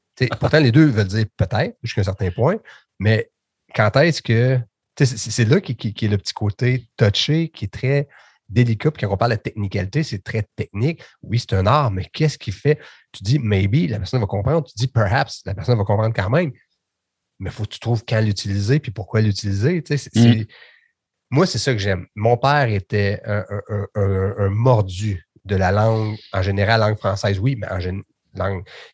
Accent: Quebec, Canada; Moi, je suis québécois, ma langue première est française. Je me débrouille en anglais

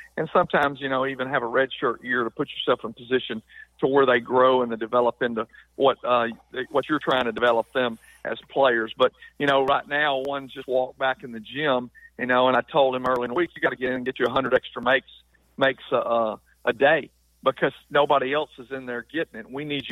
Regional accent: Louisiana, United States; Well, I think one of the things that makes it a little bit different, one, I'm from Louisiana. My father and his two brothers played here at Northwestern State.

